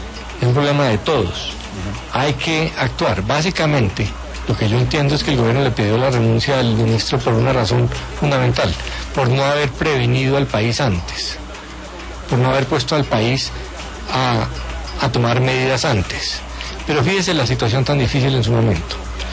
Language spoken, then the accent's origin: Spanish; Colombia; el problema también somos los colombianos.